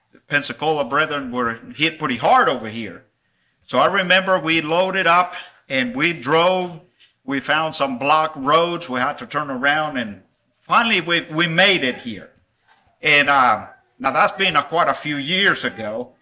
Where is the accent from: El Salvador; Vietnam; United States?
El Salvador; moved away; in 2003, at the end of 2003 is whenever I moved to Dublin from El Salvador. Some of you might not know, but I was born and raised in El Salvador, Central America, and found my way to Dublin in 2003.